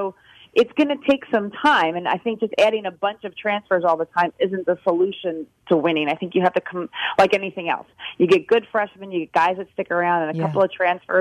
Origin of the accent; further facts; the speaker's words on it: Northeast, United States; I mean, I grew up in the Northeast. I was a Big East fan.